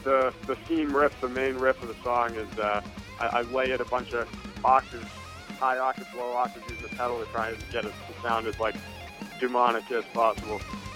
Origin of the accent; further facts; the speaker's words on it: Boston, Massachusetts, United States; now in Las Vegas, United States; I'm from Boston originally. I live in Vegas.